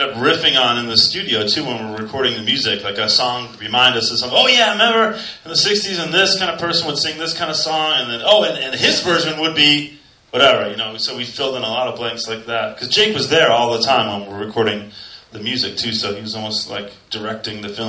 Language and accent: English; the South, United States; All this kind of country talk where only he and I can understand each other because we're both from the South.